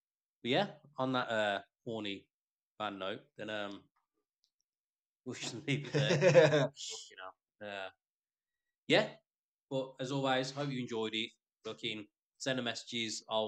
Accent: Canada; Fucking, we're all Canadian. Canada, Canada.

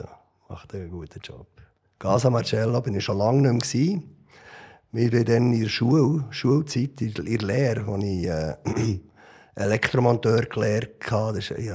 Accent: Switzerland; ich werde dort nicht als Schweizer wahrgenommen, ich werde dort als Musiker wahrgenommen.

